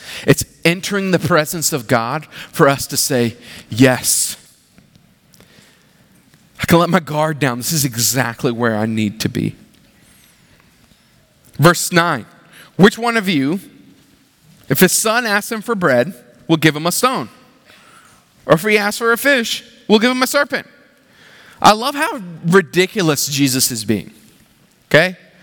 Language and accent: English; Florida, United States; growing up in Florida, we had a whole lot of storms.